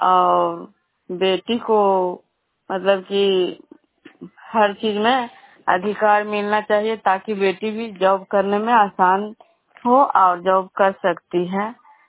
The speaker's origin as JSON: {"language": "Hindi", "town": "Vishnupur", "region": "Bihar", "country": "India", "said": "मैं विष्णुपुर ग्राम खजुरा पंचायत नालंदा जिला नरनौसा प्रखंड के निवासी हूँ।"}